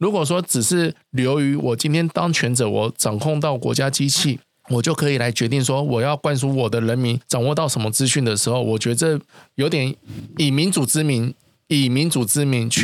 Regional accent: Taiwan; 因为其实我来自台湾

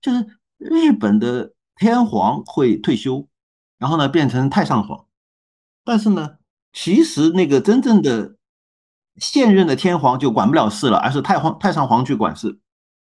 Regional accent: China; 就是我们中国人会说这个名不正言不顺

